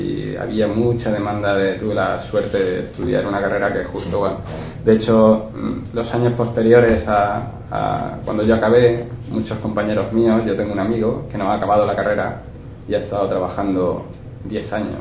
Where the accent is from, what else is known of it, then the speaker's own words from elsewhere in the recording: Lorca, Region of Murcia, Spain; El problema era que donde yo vivía, en Lorca, en la región, en Murcia, se podían encontrar casi todas las carreras universitarias excepto algunas técnicas.